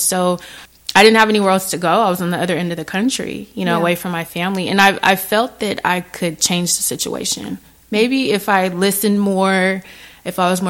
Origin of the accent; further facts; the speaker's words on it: San Diego, California, United States; moved away as an adult; I am from San Diego, and upon getting married, relocated to the city that he was in, and didn't have any close family or friends nearby.